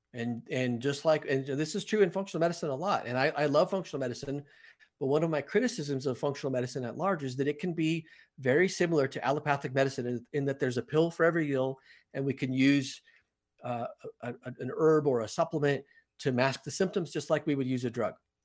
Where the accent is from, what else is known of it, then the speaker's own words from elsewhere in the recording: Colorado, United States; I would say that began in about 2008 when I moved back to Colorado, which is my home state.